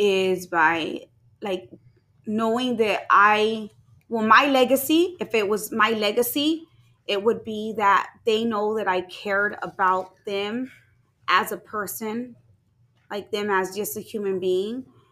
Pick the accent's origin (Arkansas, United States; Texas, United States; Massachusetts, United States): Texas, United States; I know when a lot of people right away know I'm from Texas, or, you know I have some type of connection there because I say y'all.